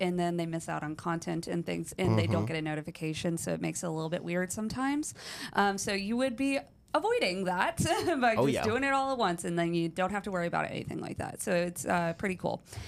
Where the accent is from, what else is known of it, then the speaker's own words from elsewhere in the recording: Connecticut, United States; We are from Connecticut, but typically go down about twice a year to visit them and are planning to move down in 2025.